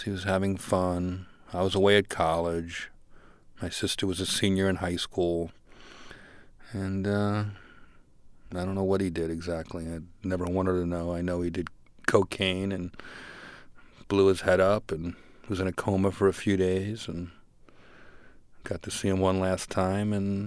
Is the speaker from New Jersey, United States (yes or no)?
yes; Newark, New Jersey, United States; I grew up in New Jersey, in Newark, New Jersey. And I was kind of a scrawny kid. And my dad owned a catering hall.